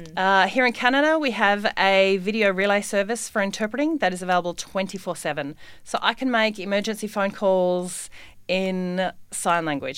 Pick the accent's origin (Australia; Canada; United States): Australia; because being an Australian, I could have stayed in Europe, which would have been easier in some ways, but New Zealand and Samoa are, you know, our cousins essentially.